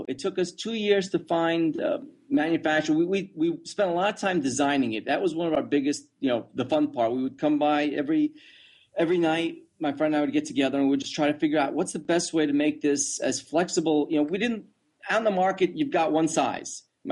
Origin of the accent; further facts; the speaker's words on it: New York, United States; The fondest memories I had is I was from New York, so Sunken Meadow Park. My parents used to go there.